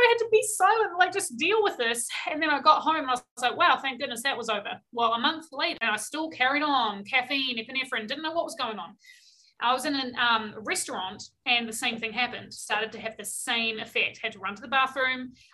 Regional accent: New Zealand; obviously I'm not from around here. I'm from New Zealand. So no family.

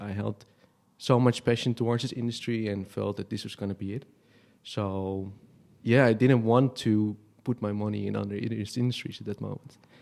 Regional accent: Amsterdam, North Holland, Netherlands; now in Tallinn, Estonia; I'm originally from Amsterdam and moved to Tallinn almost 2 years ago.

